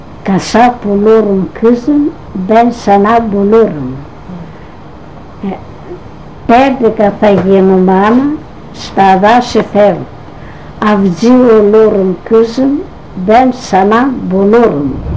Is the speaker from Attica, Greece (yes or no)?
yes; Athens, Attica, Greece; Από την Αθήνα.